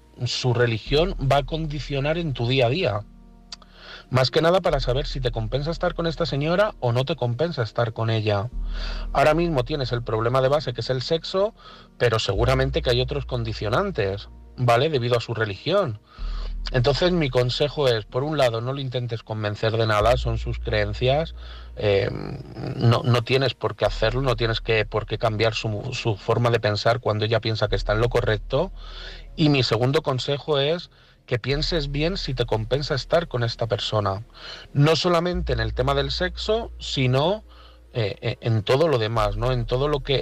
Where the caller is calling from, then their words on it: Madrid, Community of Madrid, Spain; de Madrid